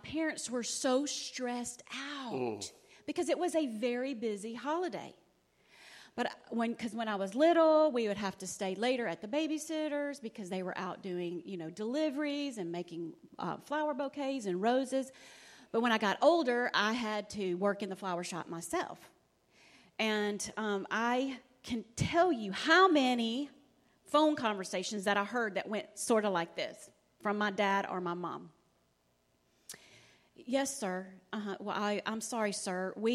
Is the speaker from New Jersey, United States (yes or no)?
no; Mississippi, United States; The bad memories that are embedded in me about Valentine's Day come from my family growing up in Mississippi.